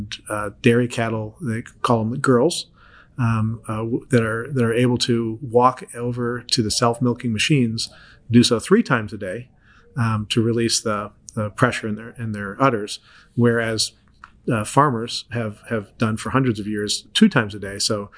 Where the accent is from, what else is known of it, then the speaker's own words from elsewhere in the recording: Canada; being Canadian